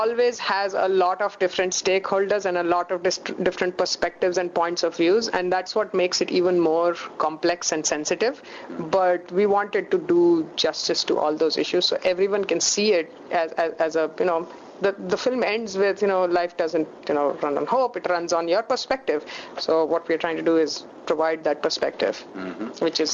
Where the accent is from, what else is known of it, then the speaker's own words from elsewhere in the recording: South Africa; now in United States; you get your green card in 20 years, I get it in 6 months, just because I'm from South Africa and you're from India.